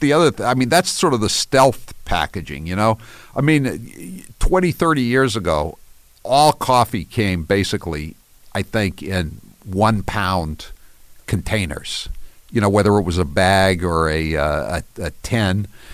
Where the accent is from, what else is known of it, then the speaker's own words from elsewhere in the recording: New Hampshire, United States; 603, I'm an electrician from New Hampshire.